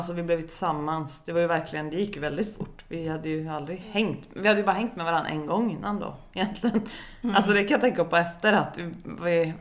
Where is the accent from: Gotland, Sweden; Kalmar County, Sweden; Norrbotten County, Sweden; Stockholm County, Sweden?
Norrbotten County, Sweden; Luleå; jag är uppvuxen, jag är från Luleå och uppvuxen i en kristen familj. Mamma och pappa och en 12 år äldre brorsa.